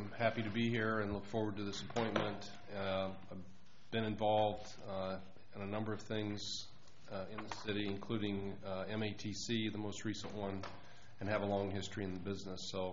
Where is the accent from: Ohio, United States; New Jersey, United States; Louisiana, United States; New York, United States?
Ohio, United States; Covington; so I went to high school in Ohio, Covington High School in Covington, Ohio.